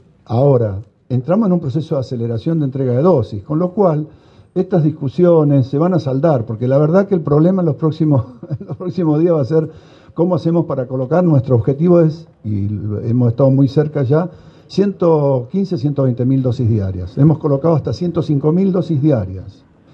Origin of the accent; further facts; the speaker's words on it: Bahía Blanca, Buenos Aires Province, Argentina; porque yo vengo de Bahía Blanca.